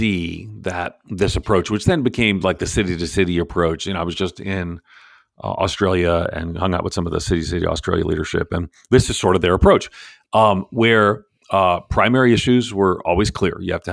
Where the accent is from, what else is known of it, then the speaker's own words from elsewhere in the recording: Floral Park, New York, United States; Again, because I'm a New Yorker, right? I literally ask me where I'm from, I say New York. I'm from that city. My family took me home to a home in Floral Park, Queens, across the street from the train station.